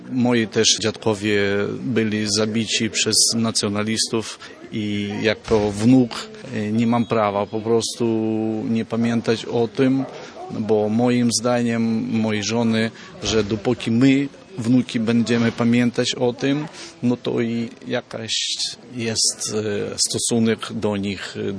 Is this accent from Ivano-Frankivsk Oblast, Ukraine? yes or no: yes; Ivano-Frankivsk Oblast, Ukraine; now in Poland; Pochodzę z Kresów koło Myi. Kiedyś to dawno było Stanisławowskie województwo, teraz Iwano-Frankowskie. My mieszkamy w Polsce już wielu lat. Jako repatrianci przyjechali na stałe.